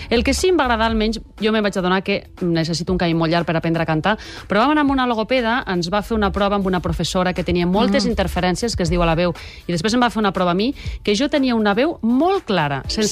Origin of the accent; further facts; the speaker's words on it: Lleida, Catalonia, Spain; Jo no sé si és que sóc de Lleida i les E's són les que tinc molt interioritzades